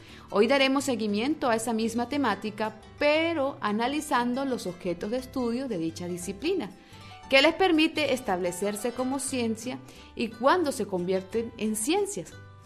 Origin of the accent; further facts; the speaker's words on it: Venezuela; moved away; en mi tierra, en mi país, soy venezolana, se le dice stop, pero aquí se le dice Tutti Frutti.